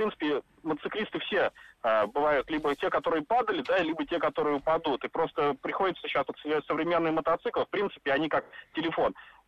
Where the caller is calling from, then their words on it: Moscow, Russia; Я из Москвы, вот у меня стаж вождения мотоцикла 15 лет.